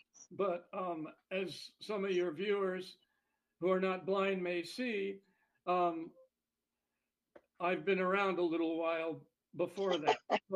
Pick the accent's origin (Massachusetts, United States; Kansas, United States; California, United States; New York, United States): New York, United States; Manhattan; born there; moved away; I was born in Manhattan.